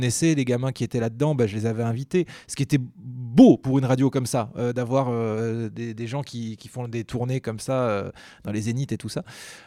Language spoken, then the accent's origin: French; Libourne, Nouvelle-Aquitaine, France; moved away as an adult; je suis originaire de Gironde, je suis né à Libourne, j'ai fait mes études dans le coin, et puis une fois que j'ai eu mon bac, j'ai voulu monter à Paris